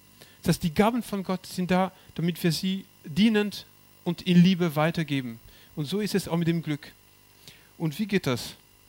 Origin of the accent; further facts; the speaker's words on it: Corsica, France; Bei mir auf Korsika, wo ich herkomme, ich wohne am Strand